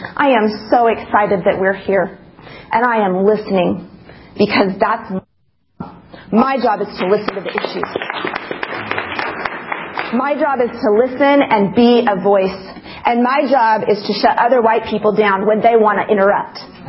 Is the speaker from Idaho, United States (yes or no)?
yes; Idaho, United States; and I am from Idaho. We are so white.